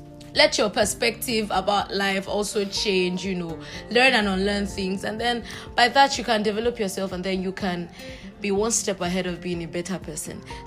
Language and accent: English; Nigeria; As a Nigerian, you want to mail my phone?